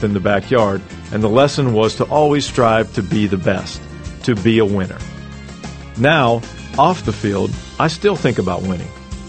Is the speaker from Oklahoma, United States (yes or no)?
no; Pennsylvania, United States; what it meant to me as a young boy growing up in Pennsylvania